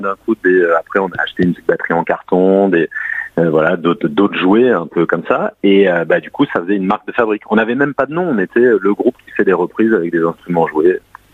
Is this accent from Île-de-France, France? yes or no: no; Bordeaux, Nouvelle-Aquitaine, France; on avait l'habitude de jouer dans la rue, dans la ville d'où l'on vient, de Bordeaux